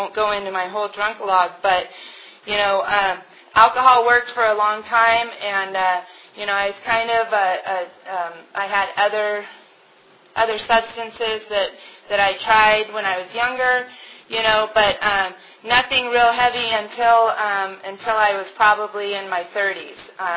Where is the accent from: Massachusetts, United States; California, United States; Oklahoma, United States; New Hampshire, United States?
California, United States; Carlsbad; I was driving the mail truck around in my hometown because I worked in Carlsbad, and my house was there